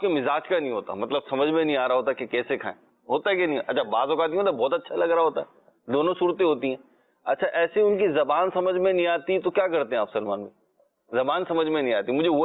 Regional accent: Pakistan; جیسے ہم پاکستانی ہیں تو ہماری ایک مخصوص ہائٹ ہے

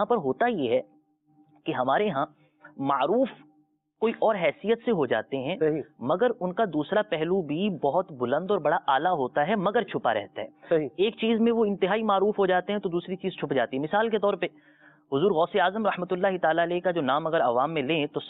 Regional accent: Punjab, Pakistan; میں پنجاب سے تعلق رکھتا ہوں تو کئی چیزیں نظر آتی ہیں

